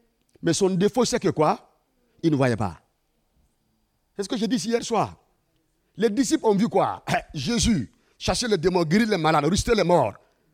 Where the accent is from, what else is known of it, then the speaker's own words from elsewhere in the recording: Burkina Faso; je suis de Burkina Faso, parce que par ma voix, vous ne me reconnaissez pas